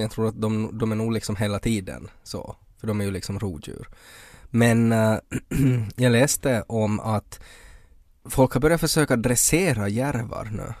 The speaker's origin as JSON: {"language": "Swedish", "town": "Purmo", "region": "Ostrobothnia", "country": "Finland", "tie": "born or raised there", "said": "Igår så körde vi ju genom Purmo också, min hemby."}